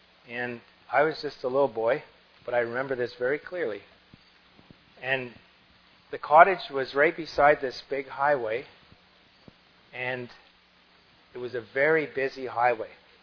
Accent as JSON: {"language": "English", "country": "Canada", "said": "because I'm a Canadian, I can't come across in a car across the border into the United States."}